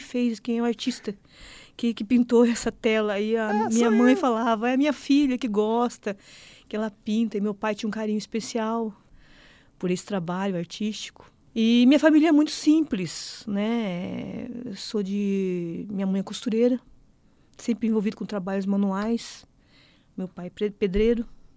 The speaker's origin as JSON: {"language": "Portuguese", "town": "São Lourenço da Serra", "region": "São Paulo", "country": "Brazil", "said": "né, artista visual autodidata, sou do interior de São Paulo, São Lourenço da Serra."}